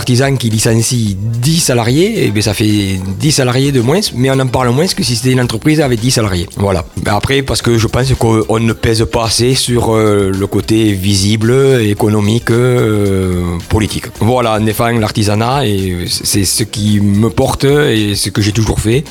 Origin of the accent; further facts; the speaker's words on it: L'Isle-Jourdain, Occitanie, France; je suis de l'Île-Jourdain